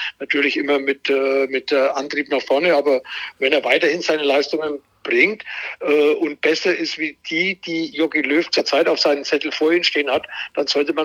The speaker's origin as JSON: {"language": "German", "town": "Mönchengladbach", "region": "North Rhine-Westphalia", "country": "Germany", "tie": "born or raised there", "said": "wenn man 5 Jahre in Mönchengladbach groß geworden ist"}